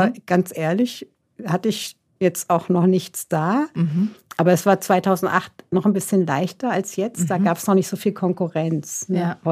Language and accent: German; Hesse, Germany; das war als Hessin jetzt schon erstmal ein bisschen eine Umstellung.